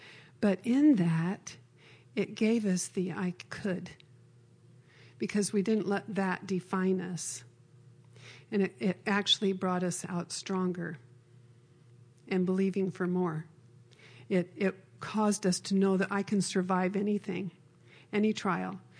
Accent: Arizona, United States; We were in Arizona, and my husband's from the Southwest, and I moved there when I was 7. So I grew up out there in Arizona, and we met out there

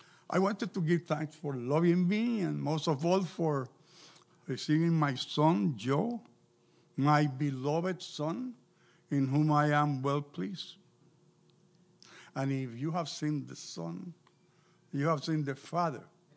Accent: Puerto Rico; I am from Puerto Rico. It is not a part of Mexico. Even though I like Mexican food, the truth is that it's a small island in the Caribbean

